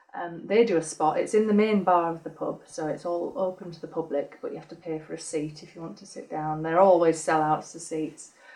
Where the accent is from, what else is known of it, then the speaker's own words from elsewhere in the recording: Newcastle, North East England, United Kingdom; now in Sheffield, United Kingdom; I came down from Newcastle, which obviously has got a bit of a scene going on there